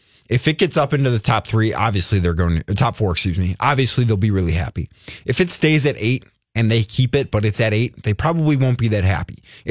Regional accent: Cleveland, Ohio, United States; But the Cavs, and not because I'm from Cleveland, I don't care about that.

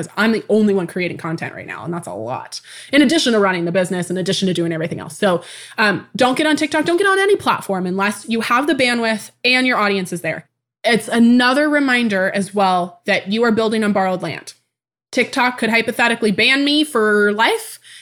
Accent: Tacoma, Washington, United States; born there; I was born in 1994 in Tacoma, Washington.

